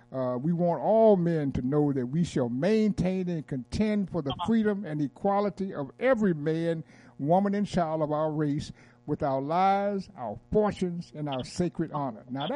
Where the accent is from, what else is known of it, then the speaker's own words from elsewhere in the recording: Durham, North Carolina, United States; Right in my hometown where I was born, Durham, North Carolina, the major newspaper was called the Carolina Times